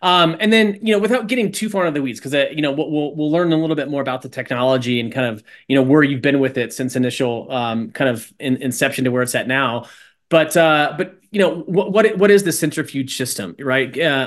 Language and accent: English; Midwest, United States; Yeah, no, I'm a fellow Midwestern guy as well on the West Coast.